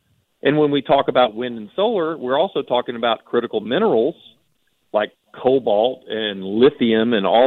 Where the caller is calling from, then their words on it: Texas, United States; like we had in Texas, and I'm calling you from Texas today